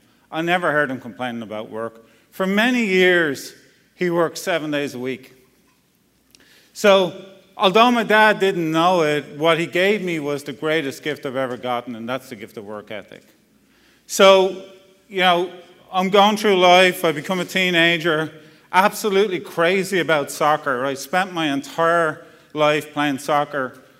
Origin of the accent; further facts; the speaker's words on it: Dublin, Leinster, Ireland; moved away as an adult; now in East Texas, United States; So grew up in Dublin, Ireland, spent the first 35 years of my life there.